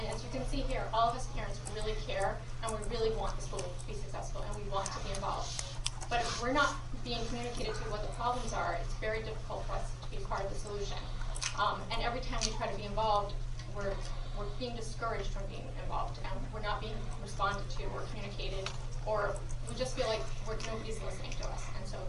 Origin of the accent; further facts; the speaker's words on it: Hillsboro, United States; I'm from Hillsboro. And I really reiterate what you said and the fact that I own numerous homes in this town